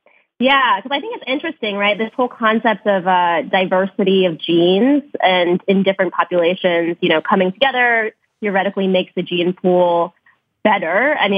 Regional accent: San Francisco, California, United States; Hi there. Hi, everyone. I'm from San Francisco.

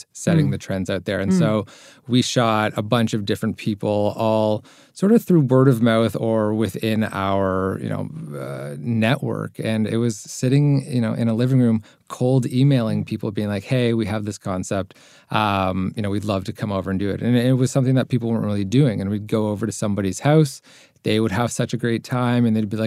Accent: Toronto, Ontario, Canada; I'm from Toronto, Canada.

